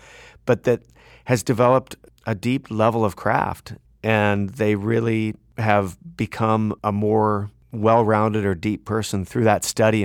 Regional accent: Fullerton, California, United States; with a call from my hometown of Fullerton, California.

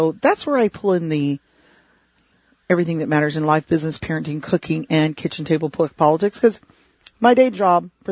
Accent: United States; I don't know about you, but I am an American, and I want America to win first.

